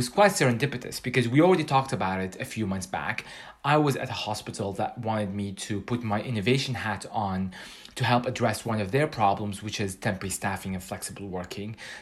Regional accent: Canada; now in United Kingdom; And I come originally from Canada, and in Canada we have a similar public healthcare system as well. And, you know, both as a UK resident and as a Canadian

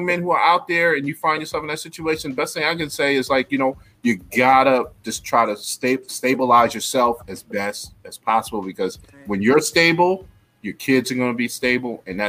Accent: New York, United States; yes, I'm from New York, but I'm not one of those New Yorkers who's like, New York is the best place ever for everyone.

